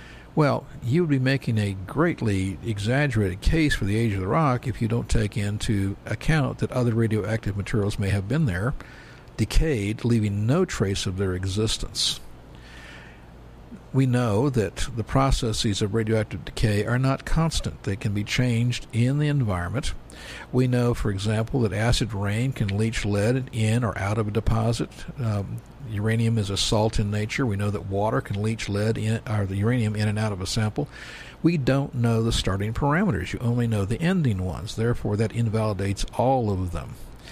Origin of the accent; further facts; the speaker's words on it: California, United States; And I'm from California.